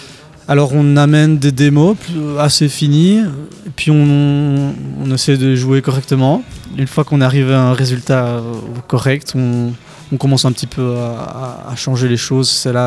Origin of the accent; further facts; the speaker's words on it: Belgium; J'ai l'impression, en tant que Belge, que cette scène-là commence un petit peu à se resserrer